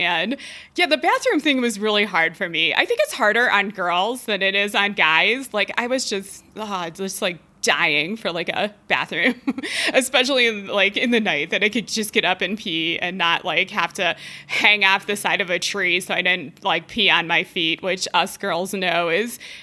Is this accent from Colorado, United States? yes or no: yes; Colorado, United States; We're both from Colorado. We both backpack here.